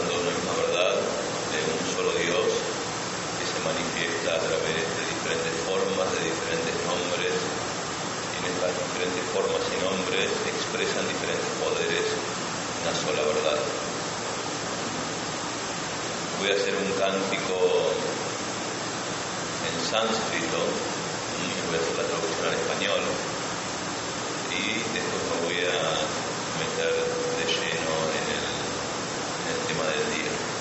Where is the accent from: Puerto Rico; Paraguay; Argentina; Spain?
Argentina; Buenos Aires; born there; accent: Argentine; Actualmente mi acento es de origen argentino, nací en Buenos Aires y me entrené nuevamente en la India, ¿no? Nací católico, así que puedo decir que todavía tengo mi religión, ¿no?